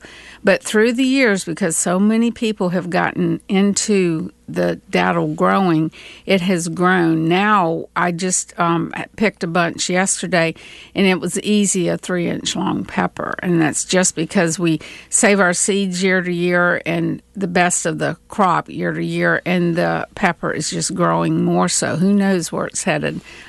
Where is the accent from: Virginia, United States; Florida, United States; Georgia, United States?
Florida, United States; St. Augustine; Well, I'm actually from St. Augustine. I was born there, and my mother is of Menorcan descent.